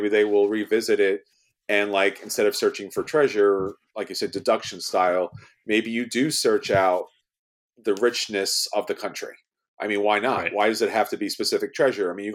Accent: New York City, New York, United States; Look, I'm from New York City.

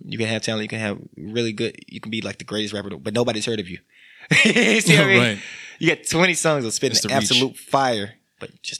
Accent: Memphis, Tennessee, United States; Like I just can never make that statement. And I'm from Memphis.

